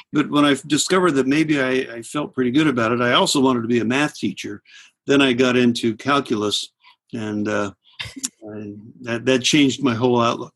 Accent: Topeka, Kansas, United States; Oh, well, like I said, I grew up in Topeka. So we had a university there called Washburn University.

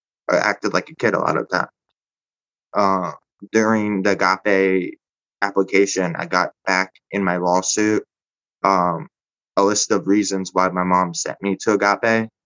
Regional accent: Greenwich, Connecticut, United States; So I grew up in Greenwich, Connecticut. I was there from when I was 4 years old till I was 12.

